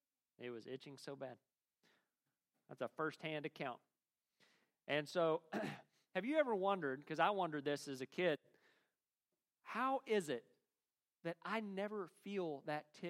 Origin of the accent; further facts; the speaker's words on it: Oklahoma, United States; now in Kentucky, United States; I grew up in Oklahoma, where if you take a 5-minute stroll through the woods, you're going to be spending the next 45 minutes picking ticks off you.